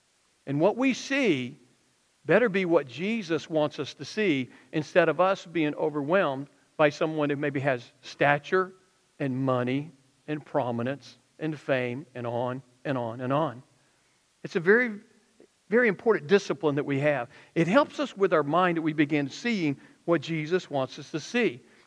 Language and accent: English; Alabama, United States; accent: Alabama redneck backwoods; I would start talking like I grew up in Alabama and stayed in Alabama. I used to have a very strong accent, by the way, and God has cured me of that. But I'm talking about an Alabama redneck backwoods accent.